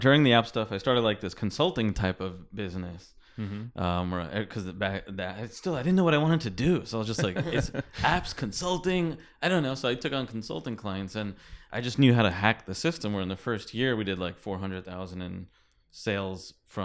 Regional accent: New Jersey, United States; My parents were immigrants. They moved here in the late 70s. I was born in New Jersey, and I grew up like American culture, but with like Indian culture also, India.

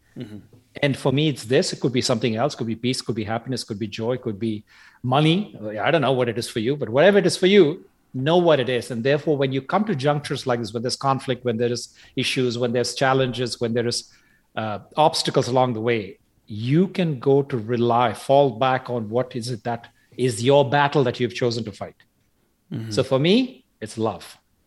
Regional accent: Chennai, Tamil Nadu, India; born there; I was born in Madras, which is now called Chennai in South India.

